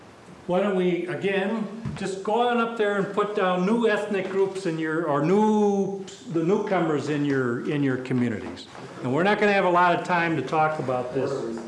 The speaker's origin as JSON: {"language": "English", "town": "St. Petersburg", "region": "Saint Petersburg", "country": "Russia", "said": "I came from St. Petersburg, I came from Russia."}